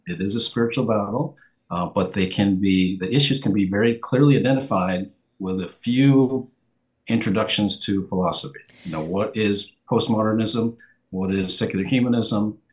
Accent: New Hampshire, United States; I grew up in New Hampshire, went to public schools, went to a tech school for automotive technology.

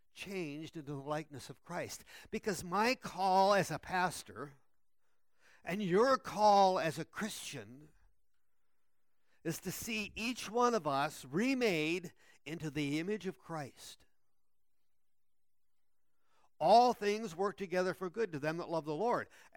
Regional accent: Hinckley, United States; I grew up here in Hinckley. I was raised on a dirt farm on the other side of Hinckley, over here west of Hinckley.

